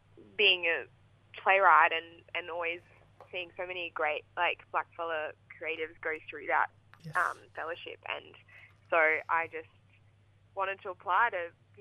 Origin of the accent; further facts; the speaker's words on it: Brisbane, Queensland, Australia; now in Sydney, Australia; So I moved to Sydney 12 months ago because I'm from Brisbane.